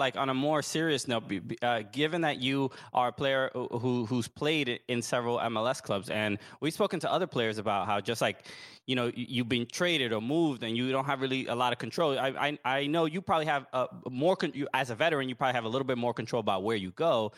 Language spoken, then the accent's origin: English; Dominican Republic; This is my hometown club from Dominican Republic.